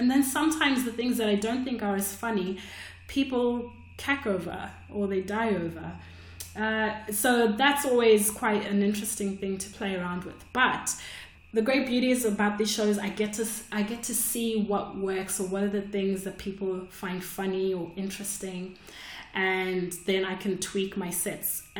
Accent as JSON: {"language": "English", "country": "Australia", "said": "I just emailed the club, hey, I'm from Australia, can I come and do 5 minutes?"}